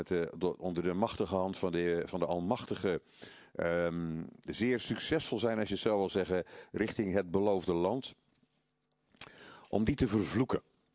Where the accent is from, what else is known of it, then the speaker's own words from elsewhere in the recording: Netherlands; Ook als Nederland, ook als land waar we mogen wonen, waar ik geboren ben, opgegroeid.